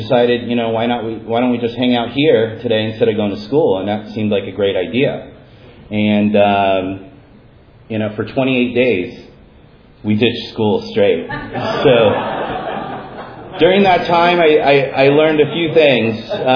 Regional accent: Los Angeles, California, United States; I was born in Los Angeles, raised by a single mom.

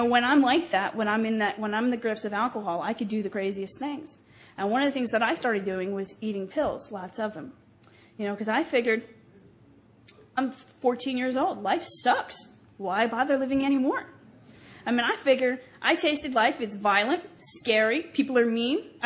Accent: New Jersey, United States; So I grew up in New Jersey in a suburb, and we had, like, sidewalks and, you know, cars and people.

